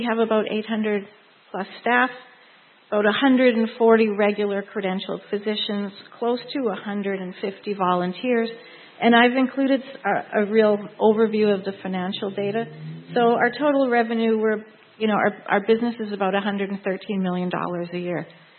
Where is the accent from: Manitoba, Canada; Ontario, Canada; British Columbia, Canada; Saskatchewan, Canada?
Saskatchewan, Canada; I was born in Saskatchewan, raised on a very traditional family farm by immigrant Eastern European family.